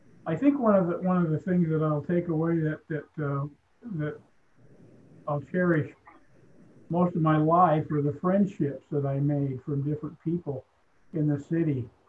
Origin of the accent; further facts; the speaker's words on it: North Salt Lake, Utah, United States; he could see that I was from North Salt Lake, and he started going off on North Salt Lake because he lived in Bountiful at the time.